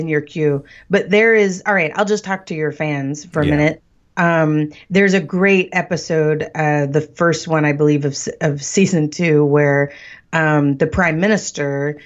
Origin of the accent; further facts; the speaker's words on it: Texas, United States; I grew up, I am a hillbilly from Texas